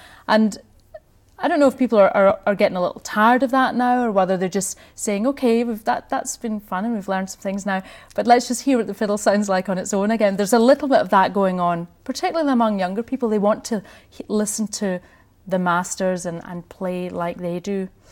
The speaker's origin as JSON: {"language": "English", "region": "Scotland", "country": "United Kingdom", "tie": "born or raised there", "said": "I grew up in Scotland, so there was Scottish music around if you were interested in it. Although, you know, I grew up in the 60s and 70s."}